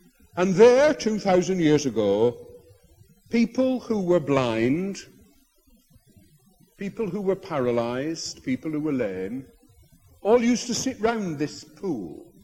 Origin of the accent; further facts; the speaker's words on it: North West England, United Kingdom; I was brought up in Lancashire, in a little place called the Rossendale Valley.